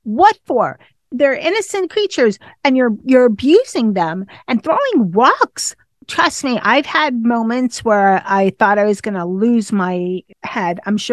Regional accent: Northeast, United States; I'm originally from the Northeast

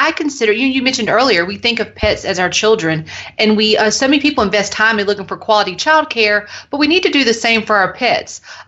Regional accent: North Carolina, United States; I'm from North Carolina, born and raised in North Carolina, and have been a pet lover for as long as I can remember.

